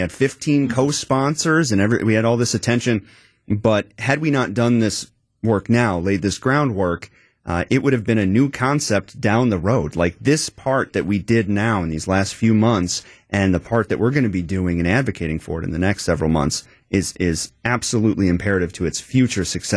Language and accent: English; Madison, Wisconsin, United States; So I grew up in Wisconsin, Madison area, studied music my whole life